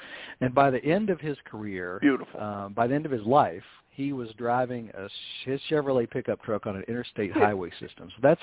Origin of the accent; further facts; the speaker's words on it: Kentucky, United States; also born or lived in Colorado; in Kentucky, but I spent almost 20 years in Colorado.